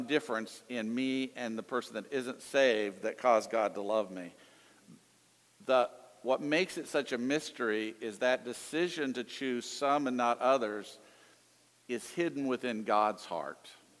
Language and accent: English; the South, United States; this probably comes from my growing up in the South too